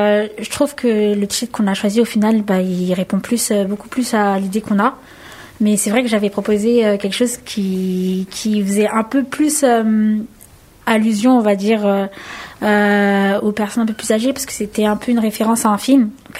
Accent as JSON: {"language": "French", "town": "Le Plessis-Bouchard", "region": "Île-de-France", "country": "France", "said": "je viens de Plessis-Bouchard, une petite commune, comme j'aime bien le dire, la crotte de Franconville."}